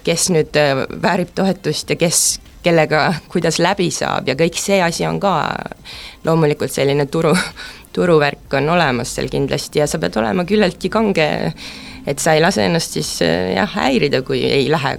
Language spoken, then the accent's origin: Estonian; Pärnu, Pärnu County, Estonia; also born or lived in Tallinn; Pärnu on mu kodulinn.